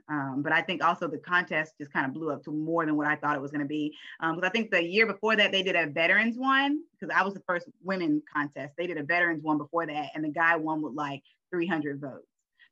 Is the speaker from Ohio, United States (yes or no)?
no; Dallas, Texas, United States; My father was a franchisee of 3 McDonald's whenever I was growing up in the Oak Cliff, Dallas area.